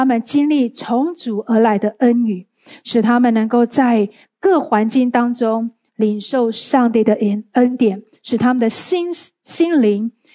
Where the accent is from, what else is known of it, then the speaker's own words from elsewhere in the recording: Singapore; 而且是土生土长的新加坡人